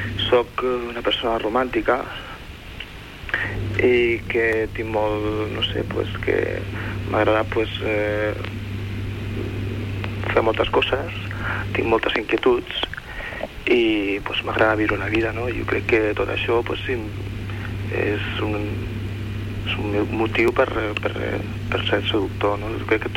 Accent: Pineda, Catalonia, Spain; now in Barcelona, Spain; Soc de Pineda, però ara estic a Barcelona.

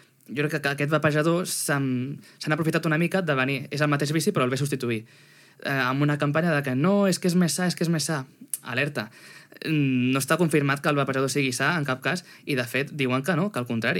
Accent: Sabadell, Catalonia, Spain; Jo que sóc de Sabadell

